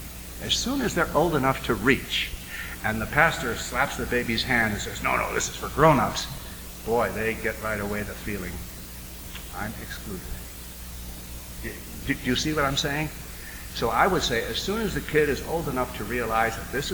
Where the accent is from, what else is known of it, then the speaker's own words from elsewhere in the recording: United States; now in Canada; but in Canada, I'm an American, actually an American citizen still, but we've been living and working in Canada for 12 years now